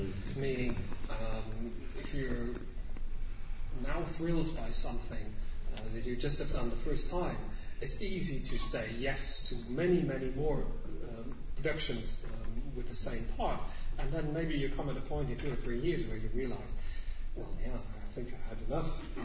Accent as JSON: {"language": "English", "region": "Zurich", "country": "Switzerland", "tie": "born or raised there", "second_language": "English", "said": "I've only done so far in Zurich, in my hometown, and it's so gorgeous."}